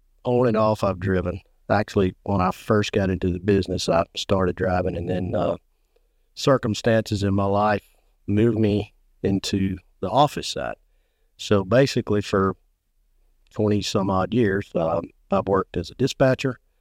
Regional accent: Alabama, United States; I'm born and raised in God's beautiful state, Alabama.

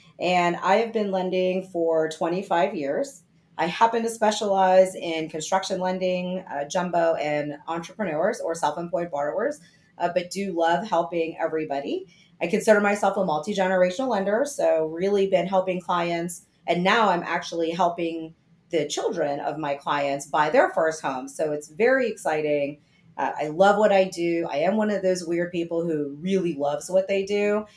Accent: Wisconsin, United States; I'm originally from Wisconsin. And no, I'm not a cheesehead.

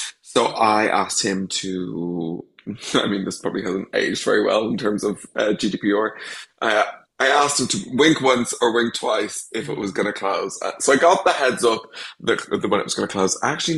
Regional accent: Ireland; Because as Irish people, we're kind of messy.

